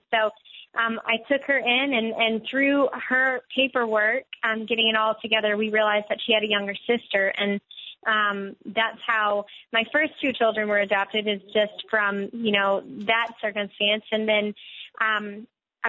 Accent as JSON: {"language": "English", "region": "Louisiana", "country": "United States", "said": "and I'm from Louisiana, and I was like, oh, we need flatland."}